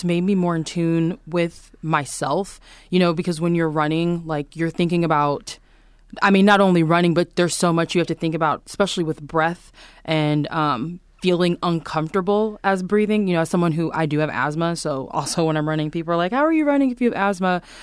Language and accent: English; Springfield, United States; now in New York City, United States; the first musical I did was Annie in my hometown in Springfield. I live in New York City now